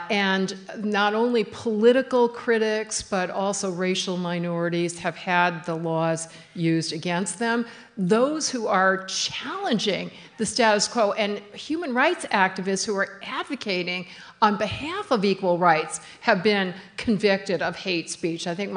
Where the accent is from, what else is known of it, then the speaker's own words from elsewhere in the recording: Minnesota, United States; I've got to watch what I say here because I'm from Minnesota